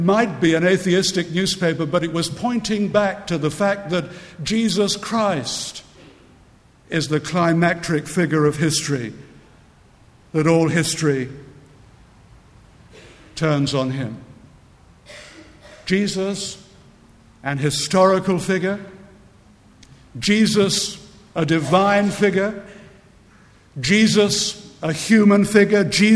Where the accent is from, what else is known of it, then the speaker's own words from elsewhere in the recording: Scotland, United Kingdom; I'm a Scot, and we had a marvelous poet preacher in Scotland